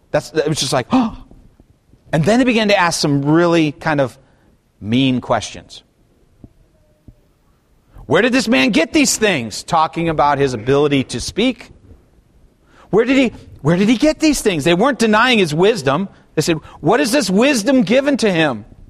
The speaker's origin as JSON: {"language": "English", "town": "Toledo", "region": "Ohio", "country": "United States", "tie": "born or raised there", "said": "I grew up in Toledo, Ohio, and I went to a church that had about 1,800 members."}